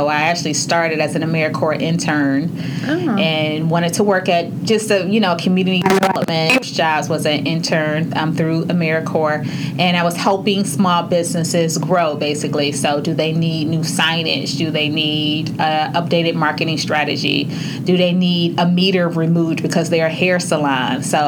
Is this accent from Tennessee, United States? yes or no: no; Detroit, Michigan, United States; I was born and raised in Detroit. I'm one of 5 generations Detroiters. Actually, my family originated from Birmingham, Alabama.